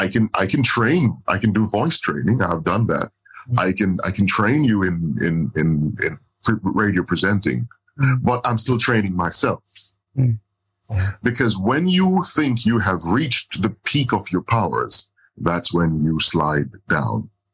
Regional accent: Manchester Parish, Jamaica; I grew up in Manchester, Jamaica, which you know, Manchester, Jamaica is a place where they dig bauxite.

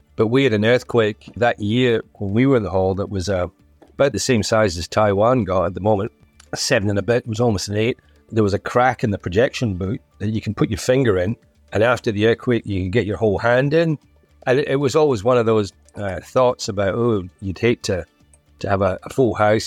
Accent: Scotland, United Kingdom; The intermission was, being Scottish, it's a great way to get generate an extra, maybe a couple of dollars through the till.

